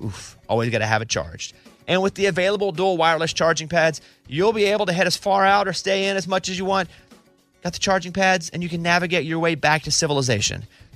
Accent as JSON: {"language": "English", "region": "Arkansas", "country": "United States", "tie": "born or raised there", "said": "Because I grew up in a state where we didn't have... I'm from Arkansas. There really wasn't hockey there."}